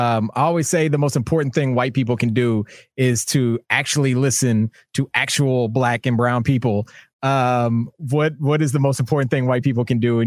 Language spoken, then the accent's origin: English; the South, United States; I mean, I grew up white and in the South with, you know, a father that's from the middle of nowhere in Kentucky.